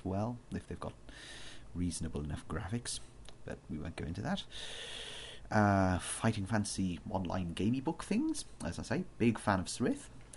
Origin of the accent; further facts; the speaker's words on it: Nottingham, East Midlands, United Kingdom; I come from Nottingham, right in the Midlands, which, for anyone English listening to this, will know isn't exactly the most salubrious of areas.